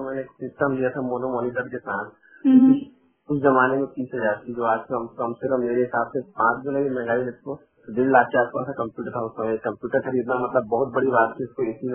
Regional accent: Seoni, Madhya Pradesh, India; now in Raipur, India; मगर मैं मेरे फादर और दादी वगैरह सब एलपी में रहते थे, सिवनी में बालाघाट की, और मैं रहने वाला वहीं का हूँ। मैं पिछले 23 साल से रायपुर में हूँ।

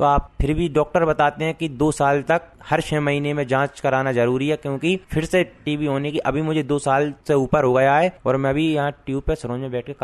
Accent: Pathera Buran, Madhya Pradesh, India; और मैं यहाँ लोकल गांव से हूँ। मेरा गांव का नाम है पठेरा बुरान

